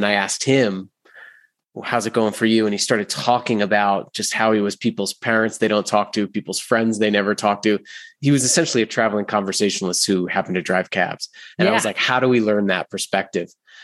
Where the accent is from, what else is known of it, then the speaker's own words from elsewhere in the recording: Rhode Island, United States; One, I was the youngest of three brothers. I grew up in Rhode Island, Italian family.